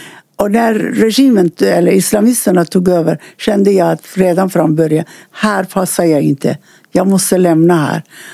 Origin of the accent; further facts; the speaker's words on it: Iran; Swedish is a second language; moved away as an adult; now in Sweden; Men tyvärr, det blev krig och jag flydde från Sverige, från Iran, och det dröjde på tiden.